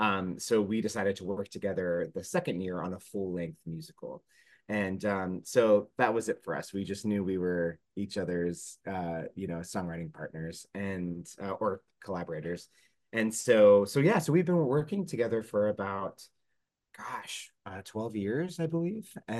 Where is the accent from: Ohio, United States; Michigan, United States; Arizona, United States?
Ohio, United States; Columbus; I'm from Ohio. I was like, what? It's a beautiful title. What is this? So I click on it, and then it said in Columbus, comma. I'm like, that's my hometown.